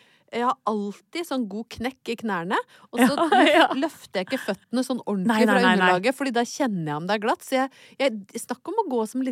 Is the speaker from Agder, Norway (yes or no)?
no; Brøttum, Innlandet, Norway; Ja, det minner meg faktisk om vintret da jeg var lita på Brøttum.